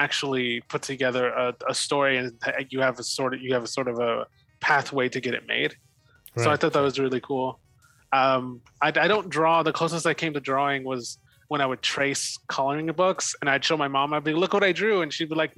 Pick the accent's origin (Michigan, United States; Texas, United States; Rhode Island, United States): Texas, United States; also born or lived in New York; now in Los Angeles, United States; I'm also from Texas, but we didn't meet in Texas. I lived in New York until I was like 12, moved to Texas